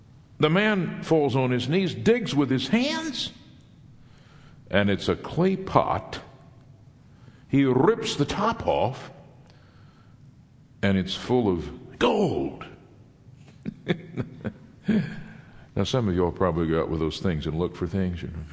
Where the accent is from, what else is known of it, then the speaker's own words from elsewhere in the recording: Fort Worth, Texas, United States; in my hometown, Fort Worth, if you went down on East Lancaster near I-35, guys hanging out on the street